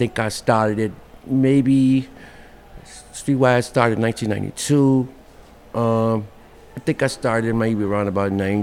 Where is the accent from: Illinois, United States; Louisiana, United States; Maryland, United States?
Illinois, United States; Chicago; Born and raised in Chicago. In my younger years, I was on the west side. And I went to Austin High School out there.